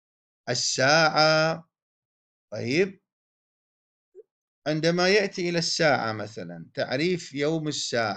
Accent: Iraq; يعني عندنا في العراق

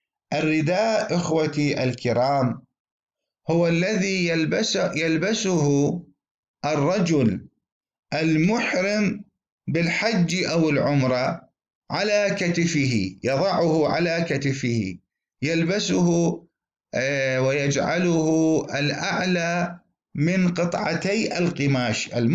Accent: Baghdad, Baghdad Governorate, Iraq; كانت هناك صلاة استسقاء عندنا في بغداد

